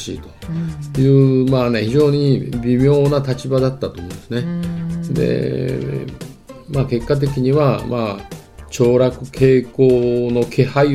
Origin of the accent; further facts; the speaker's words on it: Osaka, Japan; 僕は大阪府民でもそんなにいやぜひやってほしいという